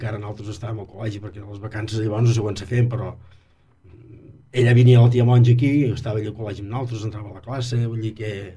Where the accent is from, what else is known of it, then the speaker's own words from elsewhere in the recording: Falset, Catalonia, Spain; born there; Vaig néixer aquí a Falset, a Calma Grinyà.